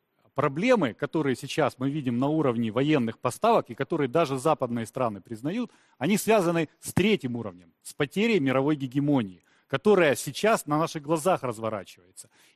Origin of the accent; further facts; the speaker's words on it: Dnipro, Dnipropetrovsk Oblast, Ukraine; пока не увидел кадры из моего родного города, из Днепропетровска